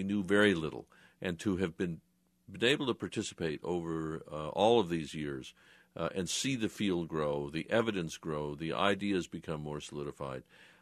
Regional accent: Hartford, Connecticut, United States; I grew up in Hartford, Connecticut.

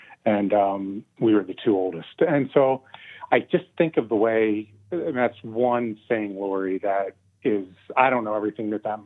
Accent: Philadelphia, Pennsylvania, United States; I grew up on the East Coast in Philadelphia, and in my summers, I would spend 8 to 10 weeks down at the shore in Ocean City, New Jersey, at my great-grandmother's house.

